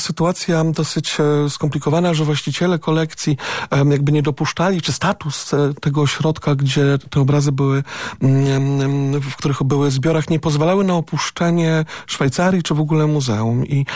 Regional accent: Szczecin, West Pomeranian Voivodeship, Poland; jestem ze Szczecina, z Pomorza.

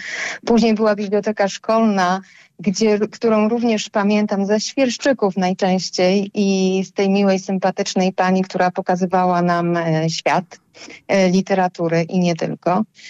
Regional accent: Świętokrzyskie Voivodeship, Poland; now in Choszczno, Poland; ja tak naprawdę pochodzę ze Świętokrzyskiego i tam dorastałam.

